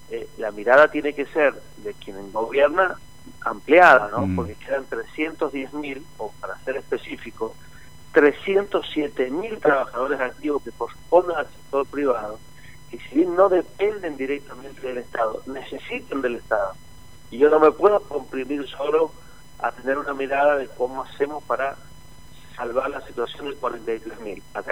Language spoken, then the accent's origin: Spanish; San Juan, Argentina; El gobierno somos todos los sanjuaninos, ¿no?